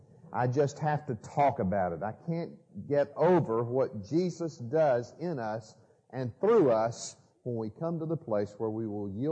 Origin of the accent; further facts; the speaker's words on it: Atlanta, Georgia, United States; I'm from Atlanta, Georgia, and our ministry is Grace Walk Ministries.